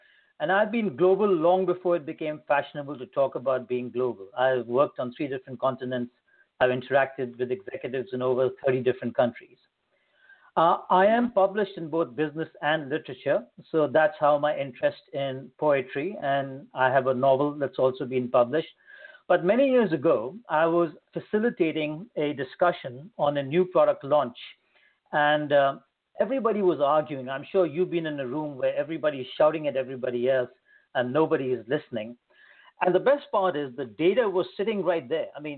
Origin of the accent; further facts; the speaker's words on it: India; I have moved around a lot in my life. I grew up in India, and I have a bachelor's honors in economics and mathematics